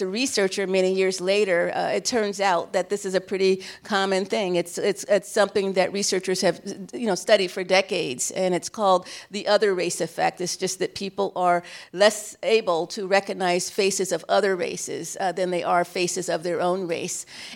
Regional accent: Cleveland, Ohio, United States; I was 12 years old, and I was growing up in Cleveland, Ohio. And Cleveland is, at least at that time, we were the fifth in the nation in terms of racial segregation. And so my neighborhood was all black

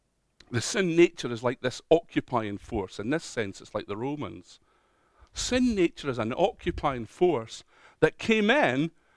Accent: Scotland, United Kingdom; I was born in Scotland. I've got a Scottish dad. I'm Scottish.

